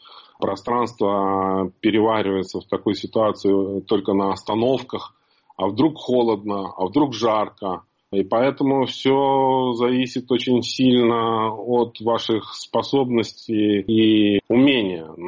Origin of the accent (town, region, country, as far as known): Absheron Peninsula, Azerbaijan; born or raised there